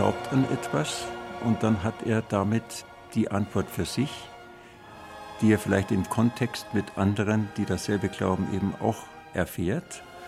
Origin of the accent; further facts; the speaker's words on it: Bavaria, Germany; Ich bin Bayer, ich bin gern Bayer und ich bekenne mich dazu.